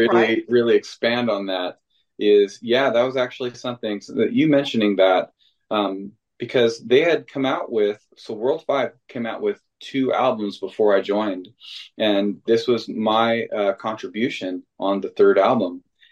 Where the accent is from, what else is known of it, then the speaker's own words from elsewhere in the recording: Milpitas, California, United States; I grew up in Milpitas, the little northern border city of San Jose.